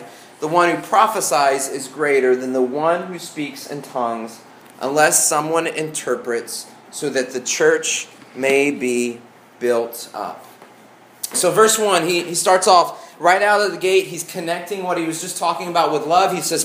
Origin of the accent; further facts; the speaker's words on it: Arkansas, United States; accent: Arkansas; My Arkansas accent came out this morning. I was born and raised in Arkansas, so it comes out, the really thick comes out occasionally.